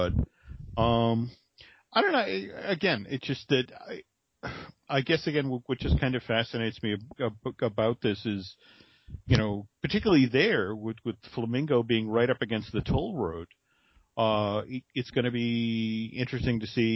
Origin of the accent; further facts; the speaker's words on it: New England, United States; I'm from New England, and I remember when the Big Dig was supposed to be done in just 7 years.